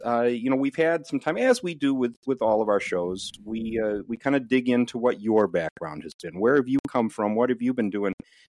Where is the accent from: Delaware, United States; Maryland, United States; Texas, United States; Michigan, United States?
Michigan, United States; Grand Ledge; I grew up in Grand Ledge, Michigan. And we were the farmers.